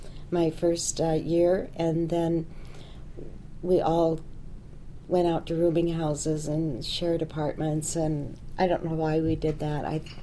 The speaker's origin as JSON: {"language": "English", "town": "Blair", "region": "Nebraska", "country": "United States", "tie": "born or raised there", "also_born_or_lived": "Traer, Iowa", "said": "Well, I was born in Traer, Iowa, but I was raised in Blair, Nebraska, just over the Missouri River."}